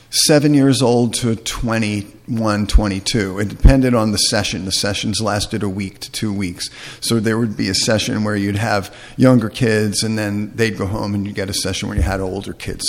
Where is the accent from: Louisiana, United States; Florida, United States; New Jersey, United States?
New Jersey, United States; Florham Park; Now, I grew up in Florham Park, New Jersey, which is a very suburban town, not the kind of place you really associate camping and wildlife and outdoorsy kinds of stuff